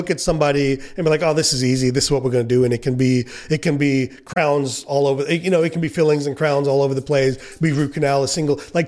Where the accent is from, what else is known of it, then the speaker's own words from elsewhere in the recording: India; So nobody wants to, you know, as an Indian, it's like creating a caste system, right?